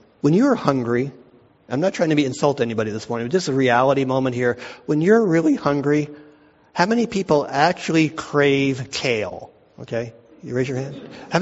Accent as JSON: {"language": "English", "town": "Boston", "region": "Massachusetts", "country": "United States", "said": "I was from Boston, had no idea where we were going."}